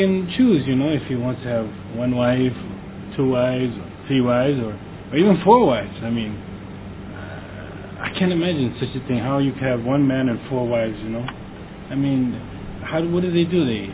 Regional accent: New York City, New York, United States; I come from New York City.

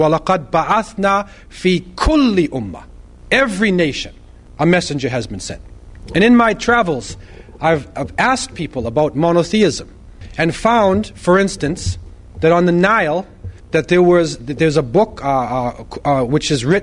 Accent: United States; When I was growing up in America, the bad guys usually on television in the movies were generally Germans, Japanese, Russians, and of course the native people.

